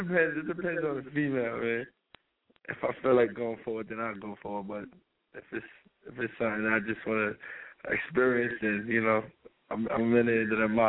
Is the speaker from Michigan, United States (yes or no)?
no; Harlem, New York, United States; I'm from Uptown Harlem and all that.